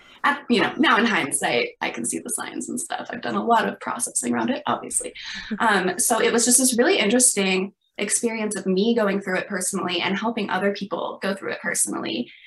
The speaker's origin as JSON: {"language": "English", "town": "Denver", "region": "Colorado", "country": "United States", "tie": "born or raised there", "said": "when I moved back to Denver, my hometown"}